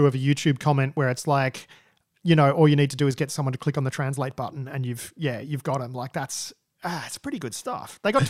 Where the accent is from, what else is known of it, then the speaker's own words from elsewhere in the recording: Australia; you're a New Zealander in New Zealand, I'm an Australian in Australia